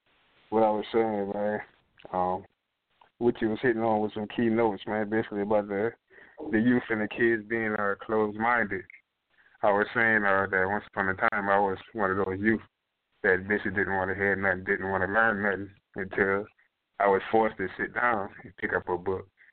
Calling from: Charleston, South Carolina, United States; I'm calling from South Carolina, the area of Charleston.

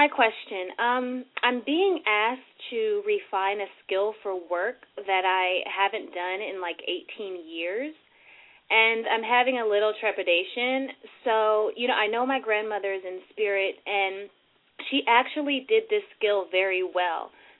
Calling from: California, United States; I'm calling from California.

